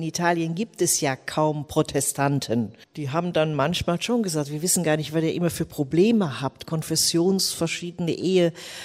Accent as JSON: {"language": "German", "region": "Rhineland", "country": "Germany", "said": "also ich bin Rheinländerin geblieben."}